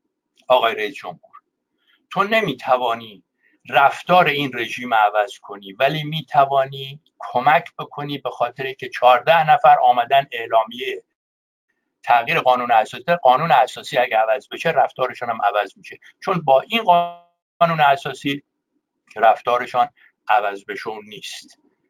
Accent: Iran; now in United States; بنده به عنوان یک ایرانی آمریکایی

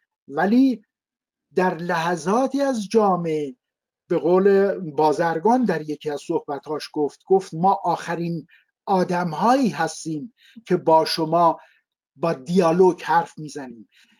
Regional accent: Tehran, Tehran Province, Iran; also born or lived in village; خانواده ما مجبور شدن به تهران مهاجرت کنن و الان نزدیک به 60 خورده‌ای ساله که من اصلا زادگاه همون ندیدم ولی تمام شهرهای آذربایجان رو دیدم.

